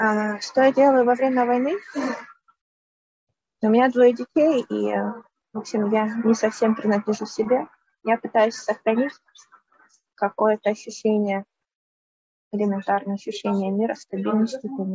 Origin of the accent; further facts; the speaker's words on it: Volyn Oblast, Ukraine; Это мой родной город, я здесь родилась.